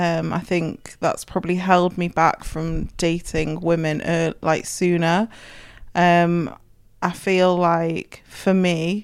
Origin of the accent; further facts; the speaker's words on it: Manchester, North West England, United Kingdom; I'm 31. I'm from Manchester.